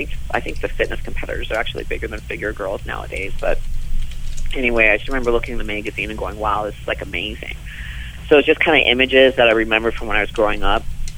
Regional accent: Thunder Bay, Ontario, Canada; where I grew up in Thunder Bay, it was a big deal to be, you know, everyone was doing the bench press contest.

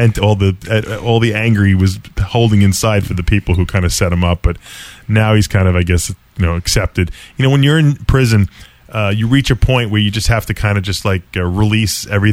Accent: New Jersey, United States; Yeah, well, Jersey is, I'm from Jersey, yeah. You know, it's different.

